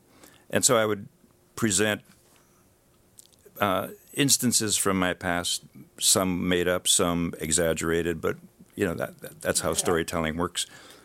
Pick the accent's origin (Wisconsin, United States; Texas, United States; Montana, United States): Wisconsin, United States; Mosinee; Well, Bridgerton, in a sense, is modeled after my hometown of Mosinee.